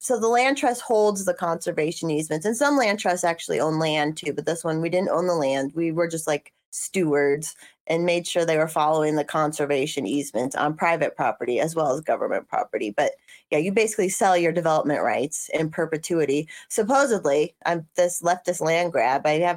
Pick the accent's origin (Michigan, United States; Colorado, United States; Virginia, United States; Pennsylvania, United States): Colorado, United States; Larkspur; in a town called Larkspur, Colorado, is where I grew up.